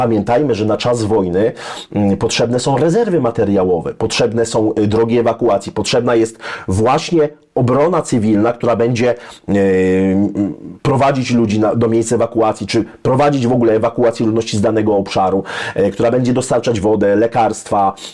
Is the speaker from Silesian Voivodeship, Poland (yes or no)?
yes; Częstochowa, Silesian Voivodeship, Poland; bo ja się wychowałem w robotniczej dzielnicy Częstochowy na częstochowskim Rakowie